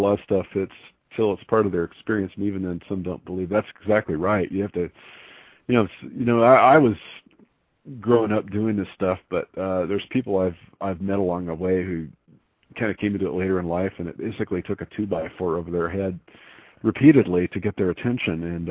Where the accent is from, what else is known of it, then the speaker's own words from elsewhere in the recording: Texas, United States; I was born in Texas. I'm coming back home.